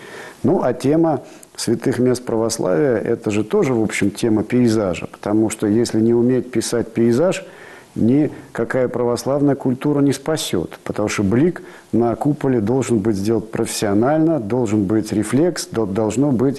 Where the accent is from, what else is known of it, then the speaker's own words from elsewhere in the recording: Moscow, Russia; хотя я городской мальчик, коренной москвич.